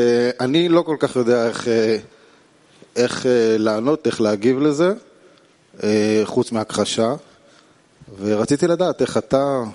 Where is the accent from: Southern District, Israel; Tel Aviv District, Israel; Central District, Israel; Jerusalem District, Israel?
Tel Aviv District, Israel; Tel Aviv; מתל אביב, מתרגש ונרגש